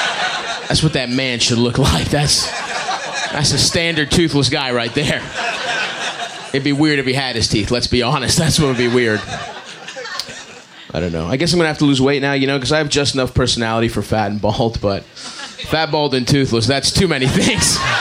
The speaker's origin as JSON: {"language": "English", "town": "Baltimore", "region": "Maryland", "country": "United States", "tie": "born or raised there", "said": "I grew up in Baltimore. I'm kind of poor, you know, first generation immigrant."}